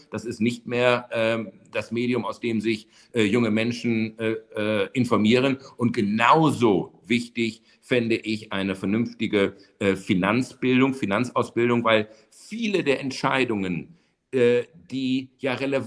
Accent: United States; Als Amerikaner würde ich sofort immer erst die Möglichkeit sehen, damit einmal Marmeladenbrot zu schmieren

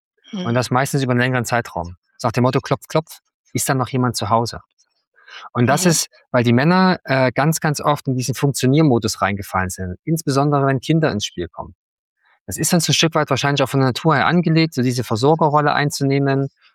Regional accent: Germany; Ich bin gerade bei meinen Eltern in Chemnitz, meine Eltern vor kurzem darüber gesprochen, ich bin ein Kind der DDR.

